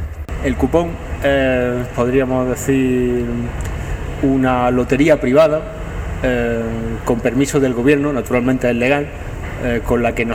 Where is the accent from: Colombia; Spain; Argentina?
Spain; Granada, Andalusia; tengo 35 años y soy de aquí, de Granada